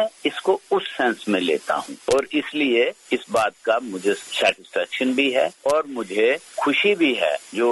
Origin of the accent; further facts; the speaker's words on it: Jammu and Kashmir, India; first language Dogri; Hindi is a second language; मैं डोगरी का लेखक हूँ, मैं उस भाषा में लिखता हूँ जो मेरी मातृभाषा है